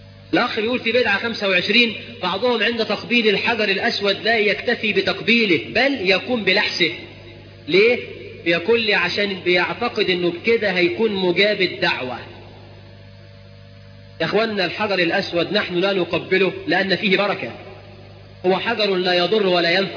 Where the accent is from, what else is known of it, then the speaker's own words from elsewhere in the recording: Egypt; وإحنا كمصريين